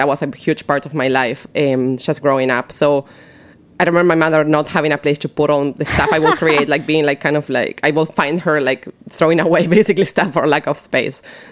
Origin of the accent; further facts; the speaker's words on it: Buenos Aires, Argentina; English is a second language; now in United States; So I grew up in Buenos Aires, Argentina, born and raised. I only moved to America about 11 years ago.